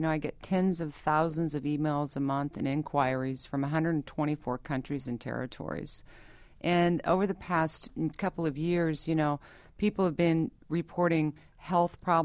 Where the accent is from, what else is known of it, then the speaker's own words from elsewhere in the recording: Kansas, United States; I was born and raised in Kansas.